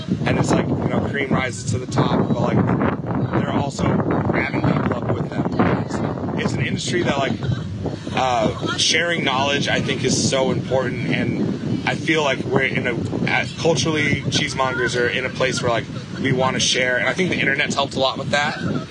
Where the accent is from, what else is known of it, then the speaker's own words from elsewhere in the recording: Midwest, United States; I'm from the Midwest.